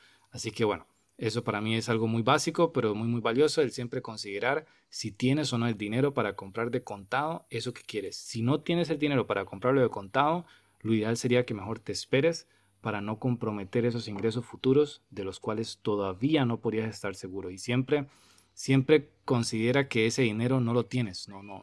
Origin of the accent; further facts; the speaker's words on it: Costa Rica; si yo voy a comprar una computadora en un local que esté aquí en mi país, Costa Rica